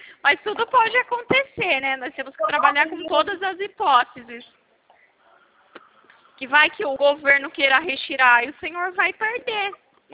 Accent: Sorocaba, São Paulo, Brazil; eu sou de Sorocaba também.

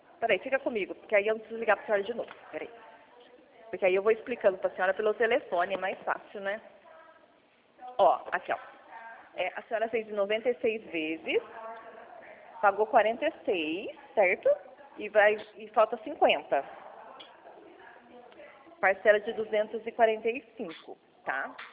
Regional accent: Mogi Guaçu, São Paulo, Brazil; Eu sou aqui de Mogi Guaçu, tá?

